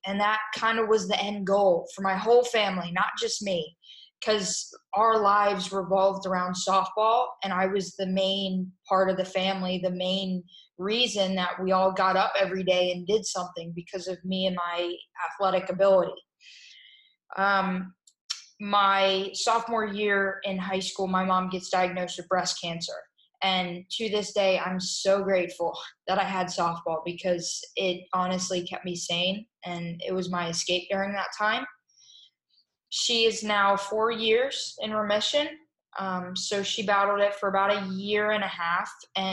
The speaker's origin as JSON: {"language": "English", "town": "Wellington", "region": "Florida", "country": "United States", "tie": "born or raised there", "also_born_or_lived": "Davie", "said": "I was born in Davie, Florida. and we moved up to Wellington, Florida, where I am now, when I was about 3 and a half."}